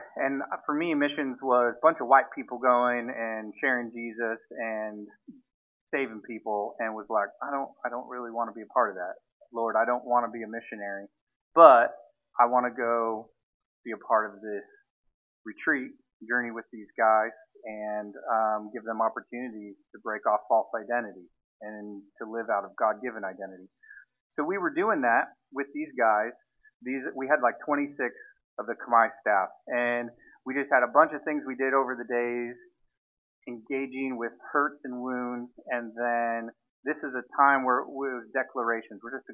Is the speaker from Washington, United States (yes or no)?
yes; Washington, United States; now in Redding, United States; I'm originally from Washington State. My wife grew up in California. I went down there for college, got married.